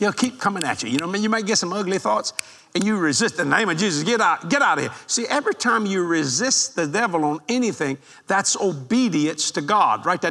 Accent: Algiers, Louisiana, United States; born there; I was born in Algiers, Louisiana, on the West Bank of New Orleans.

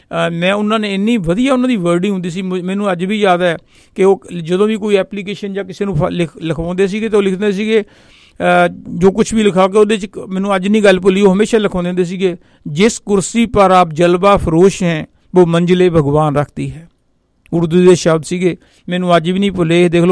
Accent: Barnala, Punjab, India; ਮੈਂ ਬਰਨਾਲੇ ਤੋਂ ਹਾਂ।

